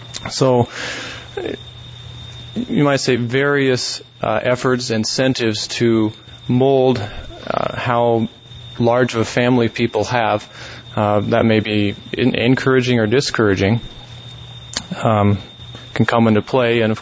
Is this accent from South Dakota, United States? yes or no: yes; Mitchell, South Dakota, United States; I'm from Mitchell, testifying on behalf of myself.